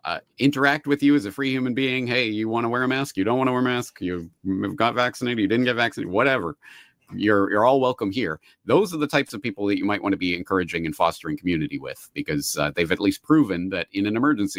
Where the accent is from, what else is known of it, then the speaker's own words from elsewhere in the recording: Canada; now in Japan; I am an expat. I am Canadian living in Japan.